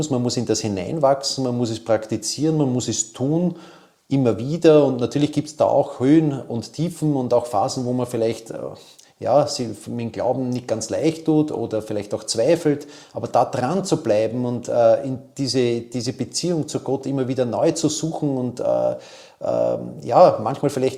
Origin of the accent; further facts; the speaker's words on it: Vienna, Austria; Also es hat ja immer den Wien-Marathon gegeben und der ist bei uns im 6. Bezirk, wo ich aufgewachsen bin, immer zunächst einmal entlang der Gumpendorfer Straße gegangen, die Strecke.